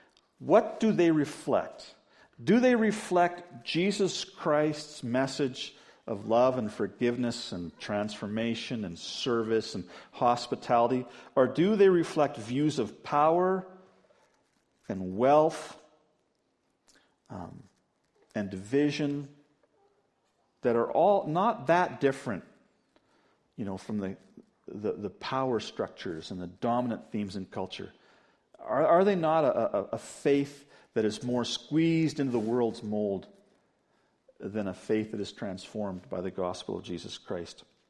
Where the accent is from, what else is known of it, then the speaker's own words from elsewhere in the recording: Louisville, Kentucky, United States; born there; When I was born in Louisville, Kentucky, Dad was going to seminary down there